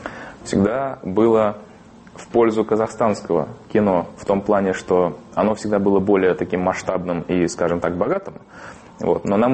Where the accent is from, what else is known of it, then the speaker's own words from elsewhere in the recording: Karshi, Qashqadaryo Region, Uzbekistan; also born or lived in Bishkek, Kyrgyzstan / Chardzhou, Turkmenistan / Tashkent, Uzbekistan; Я родился в Бишкеке. Большую часть своего раннего детства провел в Туркменистане, в Чаджоу. Подростковый возраст я прожил в Узбекистане, в Карши. Школу закончил в Быстровке. Вот. Студенческие годы мои прошли в Ташкенте.